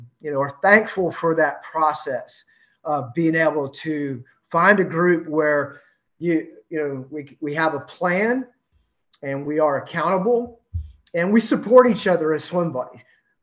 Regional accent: Florida, United States; You know, I just listened to here in my hometown, the Florida State Seminoles just went college football program.

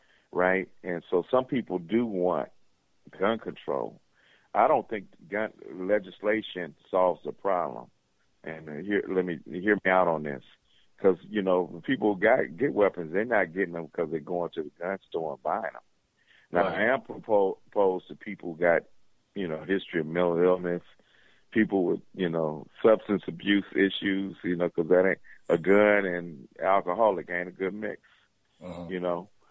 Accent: Compton, California, United States; I grew up in Compton, California. I'm 60 years old. 1972, I graduated from high school.

